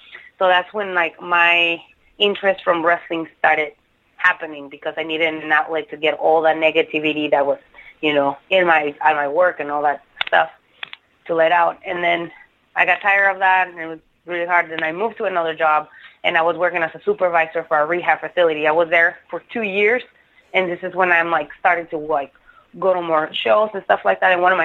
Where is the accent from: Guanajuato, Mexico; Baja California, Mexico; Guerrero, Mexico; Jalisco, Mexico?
Baja California, Mexico; Tijuana; I grew up in Tijuana, Mexico, with the third of four girls.